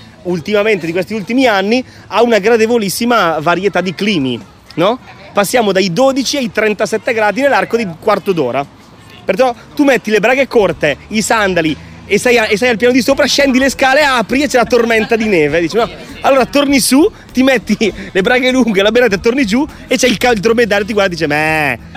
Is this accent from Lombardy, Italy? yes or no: yes; Brescia, Lombardy, Italy; Io dove abito io, che sono bresciano, ci sono un sacco di magagne, ma almeno le zanzare me le hanno... No, io abito in cima a una valle, abito in una valle che si chiama Val Trompia